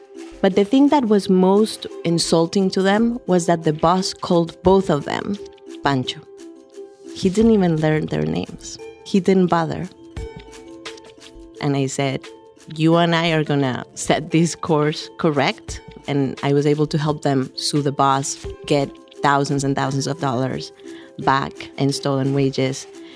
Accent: Colombia; I grew up in Colombia during a moment in history when Colombia was incredibly violent.

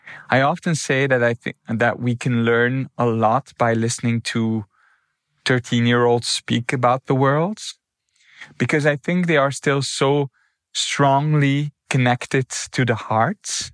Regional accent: Belgium; because I'm from Belgium. I'm not Greek

